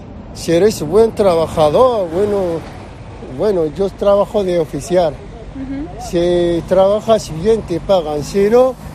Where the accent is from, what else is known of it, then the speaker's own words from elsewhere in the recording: Morocco; Spanish is a second language; now in Spain; Yo soy de Marruecos.